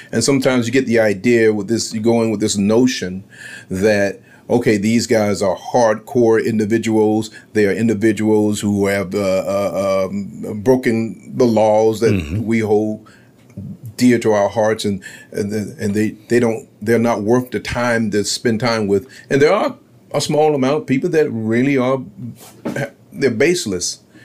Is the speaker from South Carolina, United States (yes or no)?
yes; Rock Hill, South Carolina, United States; Well, so I'm a native of this area. I'm from Rock Hill.